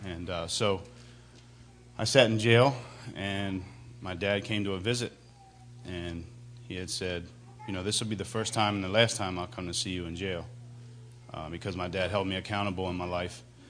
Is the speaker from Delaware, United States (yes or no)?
yes; Wilmington, Delaware, United States; I'm from Wilmington, Delaware, originally